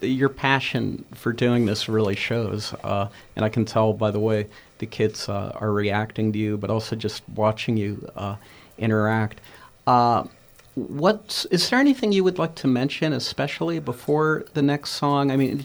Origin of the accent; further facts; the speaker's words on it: Churchill, Pennsylvania, United States; When I grew up, not far from there in Churchill.